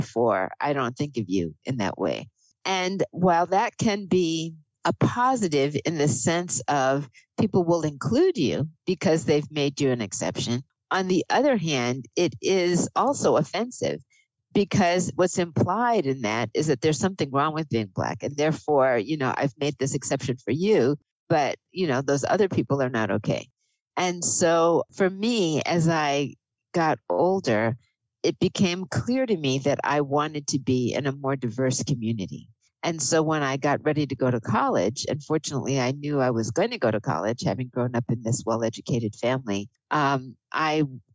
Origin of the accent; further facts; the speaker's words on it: Bridgewater, Massachusetts, United States; So when I look back on my experience growing up in Bridgewater, I think it was, generally speaking, a relatively positive experience.